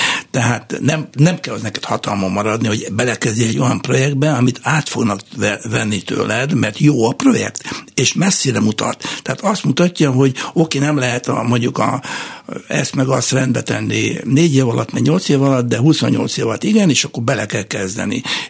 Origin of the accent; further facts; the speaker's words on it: Hungary; Én rendes magyar ember vagyok.